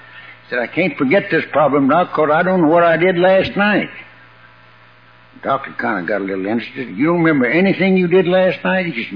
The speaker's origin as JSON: {"language": "English", "town": "Decatur", "region": "Texas", "country": "United States", "tie": "born or raised there", "said": "raised in the same little town that I was raised in Decatur, Texas."}